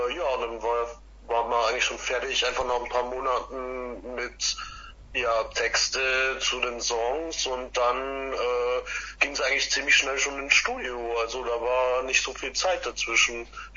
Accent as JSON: {"language": "German", "town": "Cologne", "region": "North Rhine-Westphalia", "country": "Germany", "said": "ja, wir sind aus Köln."}